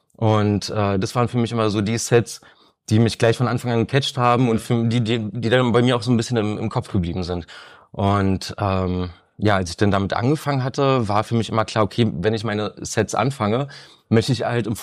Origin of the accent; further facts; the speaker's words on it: Reinickendorf, Berlin, Germany; würde ich dann wieder zurück nach Reinickendorf ziehen, weil, keine Ahnung, wo ich aufgewachsen bin, fühle ich mich zu Hause.